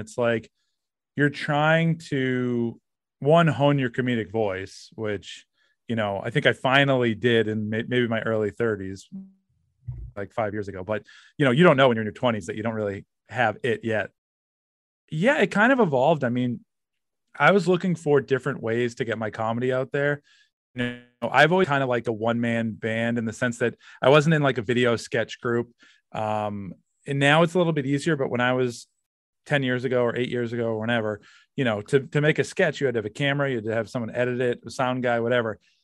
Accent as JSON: {"language": "English", "region": "Massachusetts", "country": "United States", "said": "I'm from Massachusetts. I did it through kind of like a masshole character."}